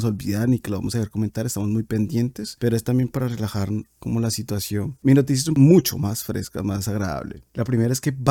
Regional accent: Colombia; now in Europe; Sabemos que vivimos nosotros como colombianos y más los que están aún en Colombia, pues los que ya nos escuchan desde hace un rato saben que estamos transmitiendo desde Europa

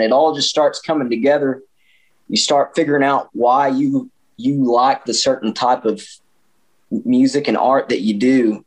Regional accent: Marlow, Oklahoma, United States; you know, I grew up here in Marlow

